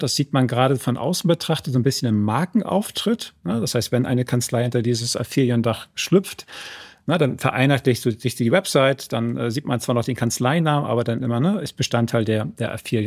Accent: Northern Germany, Germany; Ich bin Norddeutscher

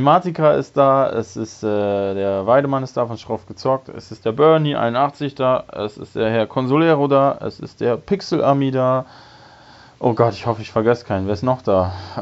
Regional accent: Bremerhaven, Bremen, Germany; in meiner Heimatstadt in Bremerhaven

